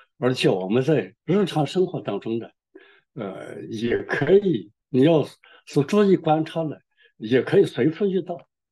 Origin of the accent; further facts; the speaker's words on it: China; 这个我们中国人传统这个经验呢。也很多